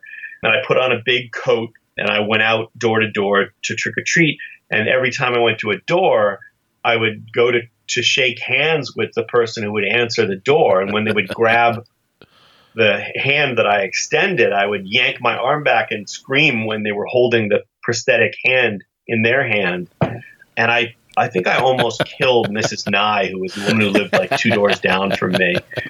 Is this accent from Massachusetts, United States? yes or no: yes; Framingham, Massachusetts, United States; Framingham, you know, Framingham actually was a great place to grow up